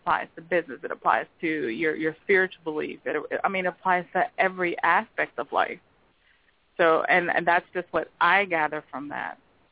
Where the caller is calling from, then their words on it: Fort Lauderdale, Florida, United States; I'm calling from Fort Lauderdale.